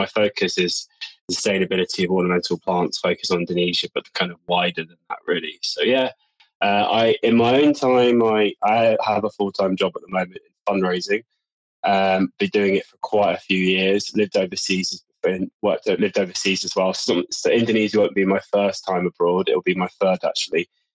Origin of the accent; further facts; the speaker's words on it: Bristol, South West England, United Kingdom; accent: pirate farmer; in Bristol, which is kind of where I'm from. And I was like, oh, if I go back there in 10 minutes, my accent will just come back. That's normally how it works. So I would say that my accent probably sounds more like a pirate farmer.